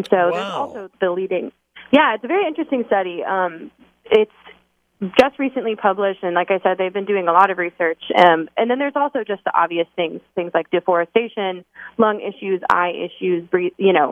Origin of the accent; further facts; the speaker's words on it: Louisville, Kentucky, United States; I'm from Louisville, so when I was in high school at Assumption, I went to one of their student conferences